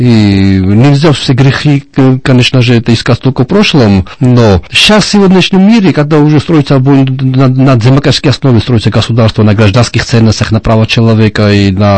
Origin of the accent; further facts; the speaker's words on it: Georgia; Но мы, грузины, очень, как и армяне, азербайджанцы, я уверен в этом